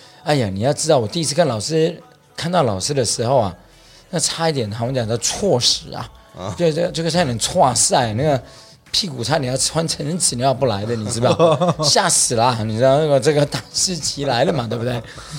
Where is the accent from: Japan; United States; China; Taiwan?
Japan; Tokyo; 就因为我小时候在日本长大、所以这个经常就回东京嘛